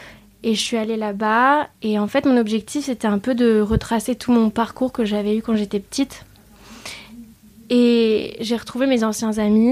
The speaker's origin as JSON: {"language": "French", "country": "Vietnam", "tie": "born or raised there", "said": "dû à mon enfance au Vietnam"}